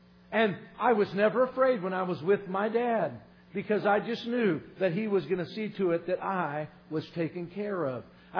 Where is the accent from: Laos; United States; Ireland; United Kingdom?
United States; California; me and my brother Paul, you know, we came from California for hunting season